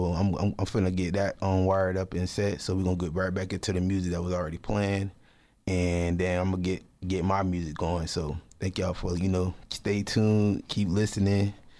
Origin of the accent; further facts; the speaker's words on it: Florida, United States; and I'm from Florida, so I know how important it is to keep that important